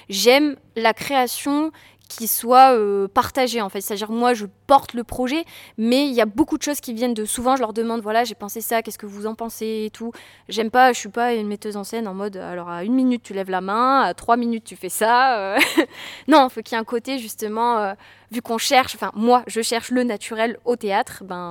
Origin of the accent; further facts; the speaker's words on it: Avignon, Provence-Alpes-Côte d'Azur, France; je suis d'ici, je suis née à Avignon et j'aime Avignon profondément